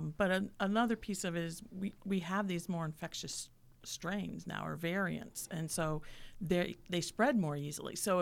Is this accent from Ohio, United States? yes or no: yes; Ohio, United States; now in Holmes County, United States; So I'm a native of Ashland County, but I've called Holmes County home for a long, long time.